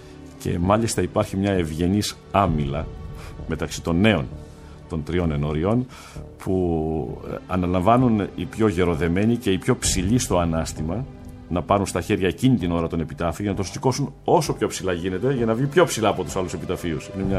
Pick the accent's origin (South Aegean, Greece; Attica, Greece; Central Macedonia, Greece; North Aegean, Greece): North Aegean, Greece; Mytilene; also born or lived in Chios; Και η πατρίδα μου, η Λέσβος, στη Μυτιλήνη, μες στην πρωτεύουσα γεννήθηκα, έχω ζήσει στη Χίο.